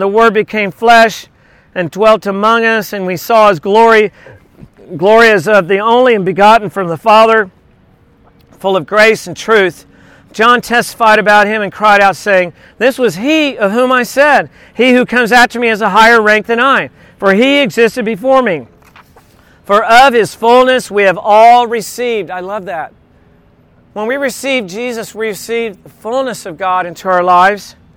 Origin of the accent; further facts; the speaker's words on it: Corpus Christi, Texas, United States; Growing up in Corpus Christi, Texas, there was a school called Incarnate Word.